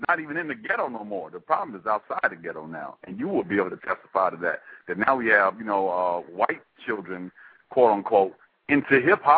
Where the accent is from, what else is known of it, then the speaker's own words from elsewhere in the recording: Oakland, California, United States; from Oakland, California.